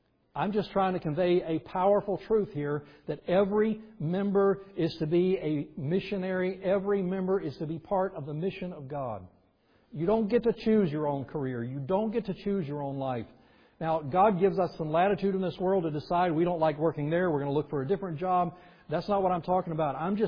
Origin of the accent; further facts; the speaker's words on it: Alabama, United States; I was born in Alabama, so I grew up in the South.